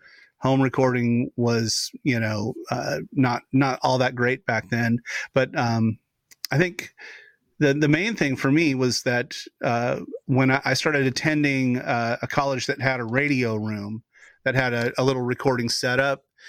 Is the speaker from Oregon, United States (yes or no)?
yes; Portland, Oregon, United States; also born or lived in Oklahoma City; No, I grew up in Portland, Oregon, just on the outskirts of Portland, Oregon.